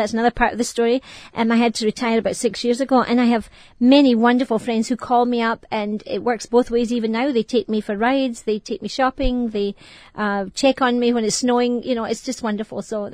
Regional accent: Scotland, United Kingdom; moved away as an adult; now in United States; I was born in Scotland and I lived there for about 30 years and thought I would probably live there all my life.

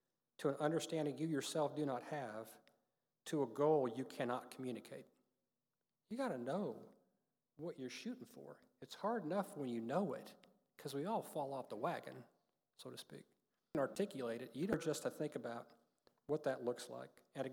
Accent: Iowa, United States; and I'm from Iowa, so lots of farm work.

